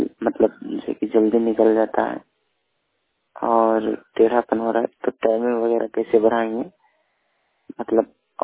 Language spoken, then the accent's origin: Hindi; Manihari, Bihar, India; और मैं मनिहारी अहमदाबाद प्रखंड से हूँ।